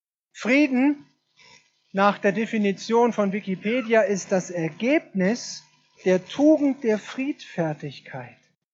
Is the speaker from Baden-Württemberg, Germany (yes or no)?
yes; Schorndorf, Baden-Württemberg, Germany; Ich komme aus Schorndorf.